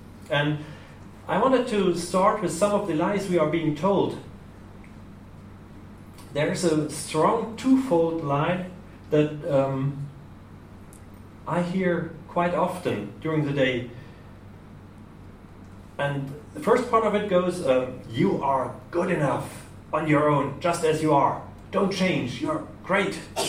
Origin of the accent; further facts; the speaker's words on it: Germany; I'm from Germany